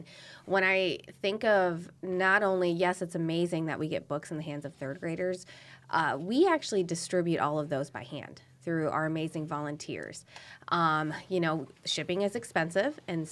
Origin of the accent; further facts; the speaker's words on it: Minnesota, United States; now in South Dakota, United States; I'm not from South Dakota. I came here 20 years ago. Yeah. But my children love to hear, okay, how did you come from Minnesota and why?